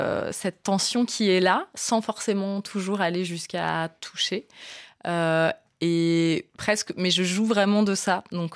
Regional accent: France; je suis une femme métisse, je suis française, d'un père camerounais et d'une mère française.

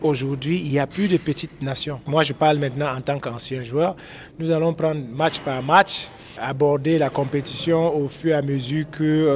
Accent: Cameroon; mais comme je suis camerounais, nous sommes favoris.

